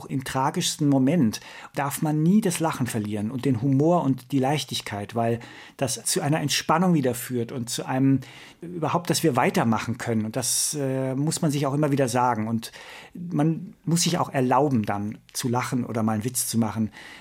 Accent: Wiesbaden, Hesse, Germany; Natürlich kann ich Hessisch. Ich bin in der Landeshauptstadt groß geworden, natürlich. Ich liebe Hessisch. Und wenn ich hessische Kollegen treffe, spreche ich immer Hessisch mit ihnen.

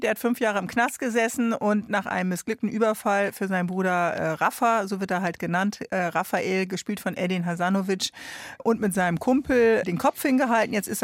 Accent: Bremen, Germany; ich bin aufgewachsen im Steintor in Bremen. Ist das gleiche in klein, ja? Junkies auf offener Straße, es wird gedealt.

